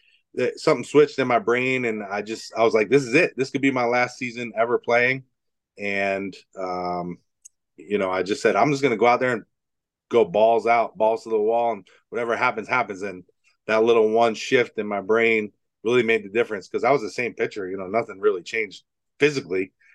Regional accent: Poinciana, Florida, United States; Yeah, I'm from Poinciana. We don't go to college, you know, playing baseball or whatever.

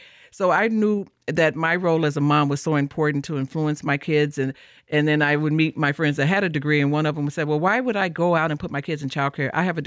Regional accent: Chicago, Illinois, United States; I don't have a college degree. I grew up in Chicago, and I had gotten a job with the city of Chicago.

